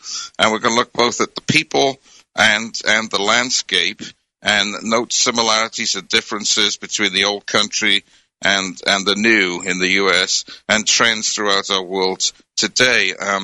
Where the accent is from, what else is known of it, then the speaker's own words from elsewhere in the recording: United Kingdom; growing up in Britain as I did